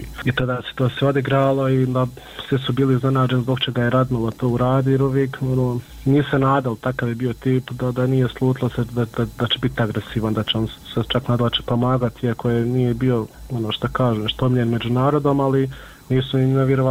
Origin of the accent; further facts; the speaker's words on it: Miljevina, Republika Srpska, Bosnia & Herzegovina; mi smo svi gore iz Miljevine